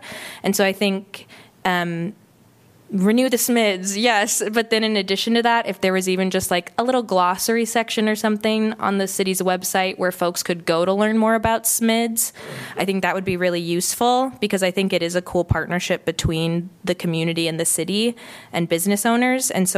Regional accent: Iowa City, Iowa, United States; from Iowa City.

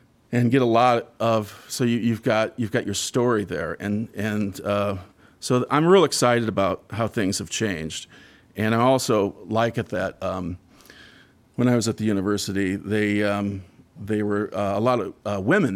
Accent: Des Moines, Iowa, United States; I mean, I grew up in Iowa. I grew up in Des Moines.

